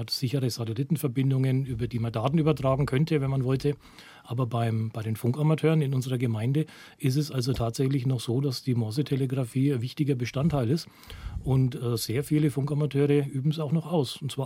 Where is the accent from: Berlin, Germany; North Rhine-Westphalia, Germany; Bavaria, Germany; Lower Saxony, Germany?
Bavaria, Germany; Nuremberg; Ich komme aus Nürnberg, bin somit im Distrikt Franken beheimatet